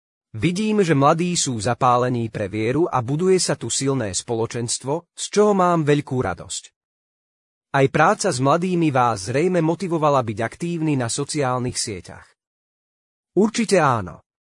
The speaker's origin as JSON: {"language": "Slovak", "town": "Mútne", "region": "Žilina Region", "country": "Slovakia", "tie": "born or raised there", "said": "V prvom rade som katolícky kňaz. Pochádzam z Oravy, z goralskej obce Mútne pri hraniciach s Poľskom. Základnú školu som navštevoval v rodnej obci"}